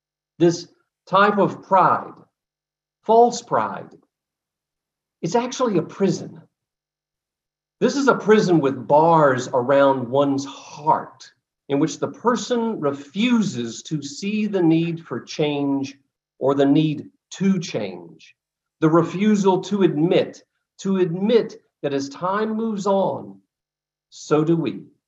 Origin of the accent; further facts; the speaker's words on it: the South, United States; Y'all, I was born and raised in the South.